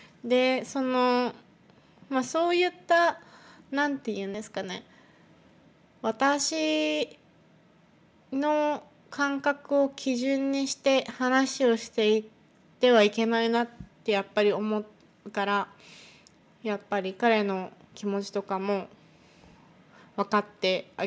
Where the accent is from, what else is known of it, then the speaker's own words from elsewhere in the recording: Kanagawa, Japan; 日本で生まれ育ってるんですけど、私関東の神奈川県出身なんですけど